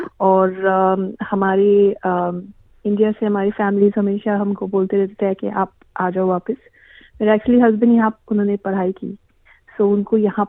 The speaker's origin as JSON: {"language": "Hindi", "town": "Mumbai", "region": "Maharashtra", "country": "India", "tie": "born or raised there", "moved": "yes", "lives_now": "Melbourne, Australia", "said": "मैं बॉम्बे में बड़ी हुई. तो actually going back to India मतलब दिल्ली. सो दिल्ली मेरे लिए, अब मैं उधर इतने साल नहीं रही जितने साल मैं मेलबर्न में और बॉम्बे में रही."}